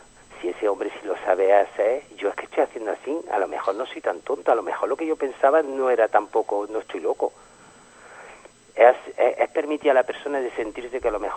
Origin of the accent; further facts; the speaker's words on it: Paris, Île-de-France, France; Spanish is a second language; que vengo yo de París y que no se encuentra lo que tenéis vosotros